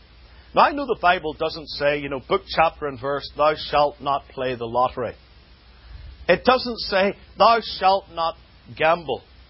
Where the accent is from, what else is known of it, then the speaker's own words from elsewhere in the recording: United Kingdom; I come from the United Kingdom. It's very hard for me to disguise that when I open my mouth.